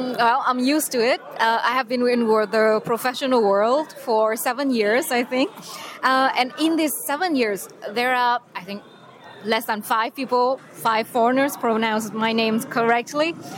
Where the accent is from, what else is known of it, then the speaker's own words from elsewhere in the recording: Vietnam; accent: Vietnamese; English is a second language; or the Vietnamese accent, but I think you liked what you heard.